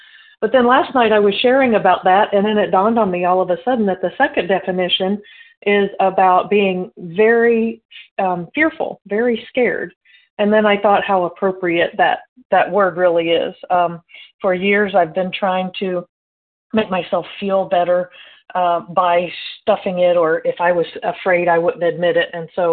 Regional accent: Indiana, United States; I am from Indiana.

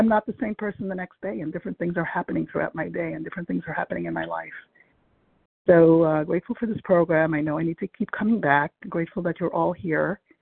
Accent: Brooklyn, New York, United States; I'm from Brooklyn.

